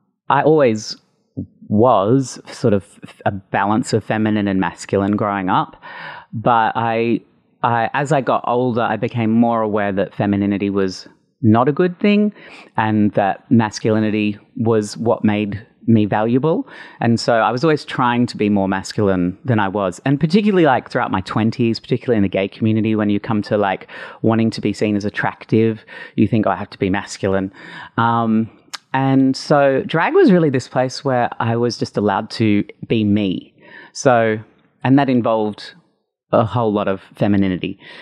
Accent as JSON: {"language": "English", "town": "Brisbane", "region": "Queensland", "country": "Australia", "moved": "as an adult", "said": "So the year 2000, I moved to Sydney from Brisbane, and I realized I liked boys, and I was going to like gay bars up and down Oxford Street as an 18-year-old and seeing drag shows."}